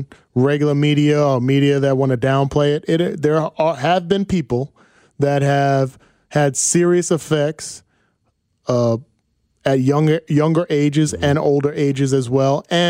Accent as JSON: {"language": "English", "region": "New Jersey", "country": "United States", "said": "Like, I'm from Jersey, son. We got bars. We grow up with bars."}